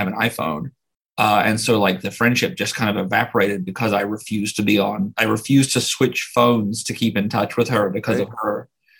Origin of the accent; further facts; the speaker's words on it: New Zealand; moved away as an adult; So I'm from New Zealand.